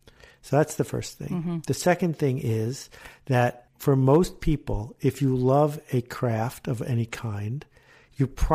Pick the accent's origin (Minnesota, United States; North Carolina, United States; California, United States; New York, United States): New York, United States; Buffalo; also born or lived in Canada; I grew up in Buffalo and in Canada.